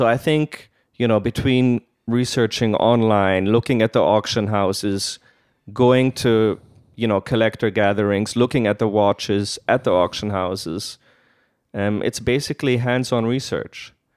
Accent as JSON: {"language": "English", "country": "Switzerland", "tie": "born or raised there", "also_born_or_lived": "United States", "said": "a German-American mother. My father was Egyptian-Lebanese. Hmm. I grew up basically in Switzerland most of my life, studied in America."}